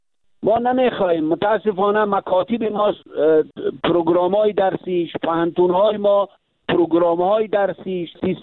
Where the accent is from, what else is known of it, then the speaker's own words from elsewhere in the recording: Afghanistan; ما افغانستانیستیم، ما افغان هستیم